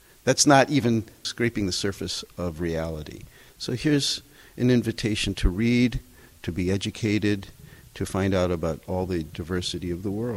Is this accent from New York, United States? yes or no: yes; Brooklyn, New York, United States; But I grew up in Brooklyn, and we had candy stores.